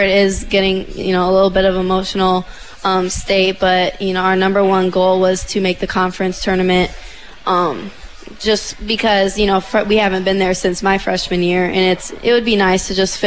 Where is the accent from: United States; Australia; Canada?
United States; Sioux City, Iowa; Well, I am from Sioux City, Iowa